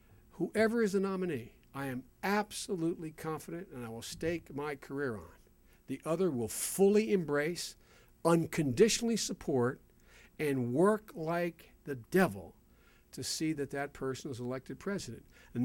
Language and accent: English; Pennsylvania, United States; also born or lived in Delaware; My home state of Pennsylvania, was it 247,000 newly registered Democrats? My home state of Delaware